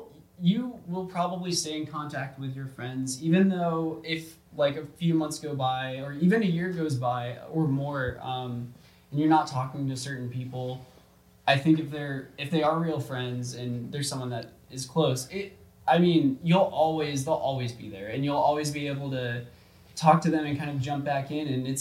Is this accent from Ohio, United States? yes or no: no; Georgia, United States; that is a way that I have been able to talk to the people, from Georgia, from my hometown, and really anyone